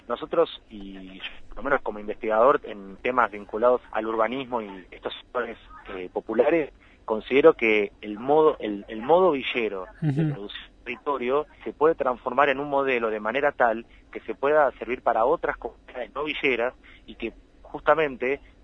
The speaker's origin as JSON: {"language": "Spanish", "town": "La Plata", "region": "Buenos Aires Province", "country": "Argentina", "said": "Te acuerdo que soy platense también"}